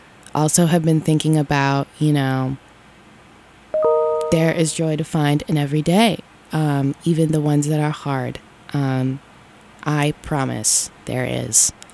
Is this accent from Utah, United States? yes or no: no; Ohio, United States; I'm from Ohio, actually, so I think, you know, I took one of those, regional, or like it was like this test and then it told you like what region your dialect is from or whatever